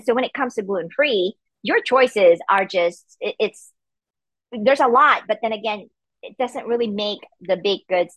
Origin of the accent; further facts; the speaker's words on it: Atlanta, Georgia, United States; And like, I'm from Atlanta. And then so we have a big one there.